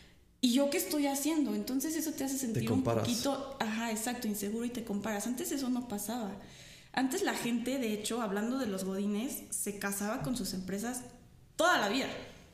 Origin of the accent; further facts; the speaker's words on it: Mexico; Y a veces mucho como mexicanos criticamos eso.